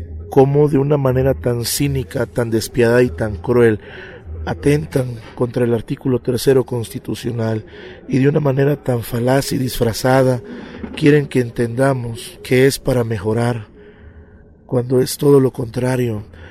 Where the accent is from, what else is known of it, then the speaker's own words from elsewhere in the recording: Cuichapa, Veracruz, Mexico; Veracruzano. … Vengo desde la ciudad de Cuichapa y Las Chuapas. Son los dos municipios que están hasta abajo, cerca del estado de Tabasco, del estado de Veracruz.